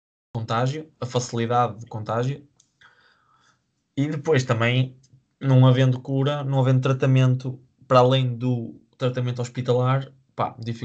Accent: Porto, Portugal; eu sou do Porto

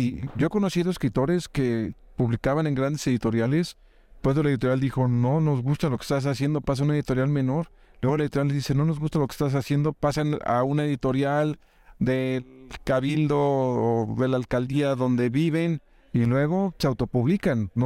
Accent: Mexico; Agradezco como mexicano que nos hayan dado el espacio.

